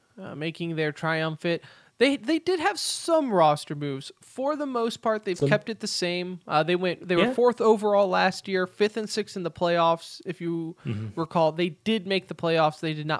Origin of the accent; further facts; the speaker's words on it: United States; As a red, white, and blue blooded freedom American, that's how I'm going to say it.